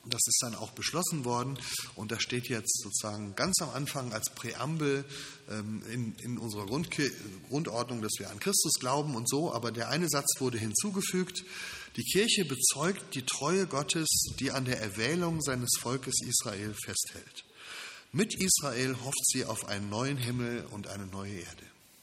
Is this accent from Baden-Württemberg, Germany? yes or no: no; Krefeld, North Rhine-Westphalia, Germany; ich komme ursprünglich aus der Rheinischen Kirche, also Niederrhein, Krefeld, für die, die den Ort kennen, zwischen bei Düsseldorf und Köln.